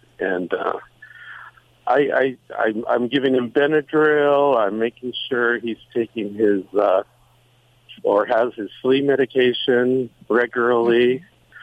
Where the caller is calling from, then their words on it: Westwood, California, United States; I'm currently in Westwood.